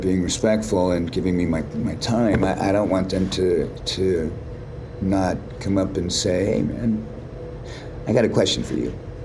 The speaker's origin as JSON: {"language": "English", "town": "Huntington Beach", "region": "California", "country": "United States", "said": "we're two guys from Huntington Beach that got really blessed."}